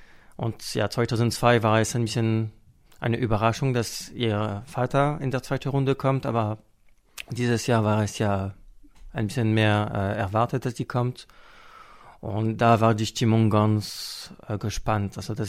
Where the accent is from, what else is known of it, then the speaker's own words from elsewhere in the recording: France; German is a second language; Das hat sich in den letzten Jahren entwickelt, weil bei uns in Frankreich die Situation sich ein bisschen verändert hat.